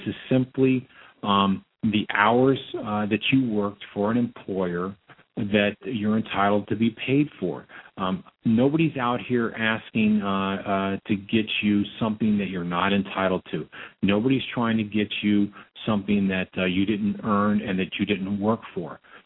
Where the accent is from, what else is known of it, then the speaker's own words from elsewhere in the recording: Florida, United States; I grew up here in South Florida. You know, this is what I call home.